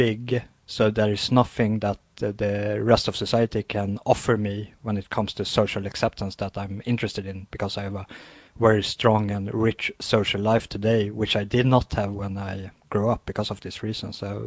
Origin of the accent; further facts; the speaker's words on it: Sweden; I'm born and raised in Sweden